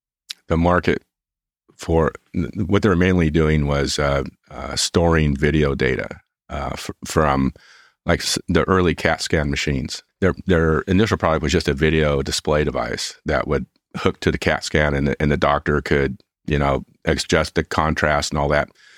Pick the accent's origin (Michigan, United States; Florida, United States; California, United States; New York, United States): California, United States; San Jose; Well, I grew up in San Jose, and I remember when I was in high school, I had a good friend, and we used to ride our bikes from South San Jose up to Santa Clara University.